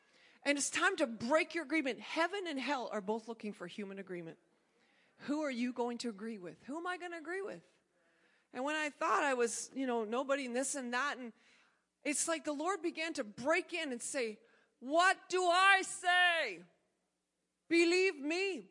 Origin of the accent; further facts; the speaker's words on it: Canada; but I'm a Canadian, so I can't vote anyways.